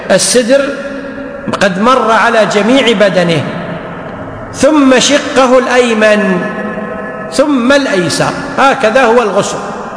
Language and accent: Arabic; Kuwait; واليوم في المستشفيات عندنا في الكويت ولله الحمد الأطباء يقومون بهذه المهمة